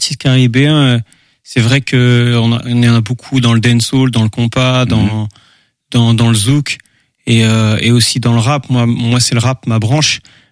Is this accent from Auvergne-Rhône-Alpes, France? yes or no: no; Nantes, Pays de la Loire, France; born there; ma maman est d'origine de la Martinique. Et si tu veux, ben voilà, hein. C'est moi je suis né sur Nantes